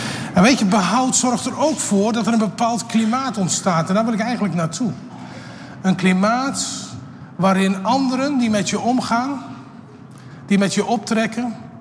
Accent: Netherlands; ik ben Nederlander, ik weet wel heel duidelijk wat ik ervan vind.

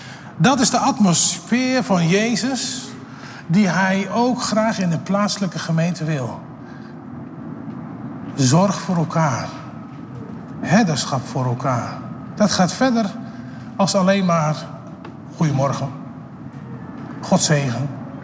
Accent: Netherlands; ik ben Nederlander, ik weet wel heel duidelijk wat ik ervan vind.

